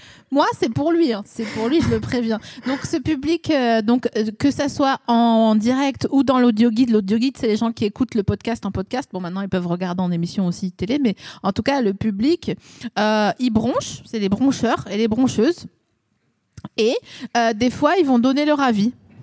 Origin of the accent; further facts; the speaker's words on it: Grand Est, France; Toi et moi, on est la même personne, sauf toi, t'es grand et moi, je viens des Vosges.